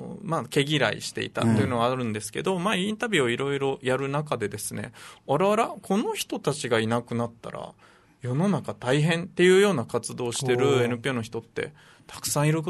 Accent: Shuri, Okinawa, Japan; also born or lived in Tokyo; 私首里の出身でなんですけど、まあ浪人とか大学生とか含めて15年ぐらい東京にいて、はい、それで32かな3ぐらいで戻ってきて

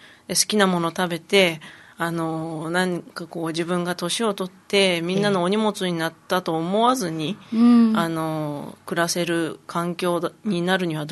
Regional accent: Tokyo, Japan; 私もともと東京出身でデザインの仕事を、うん、デザインとイラストの仕事をしてるんですけども、まあ、ちょっといろいろ経緯があって沖縄に一回移住して、

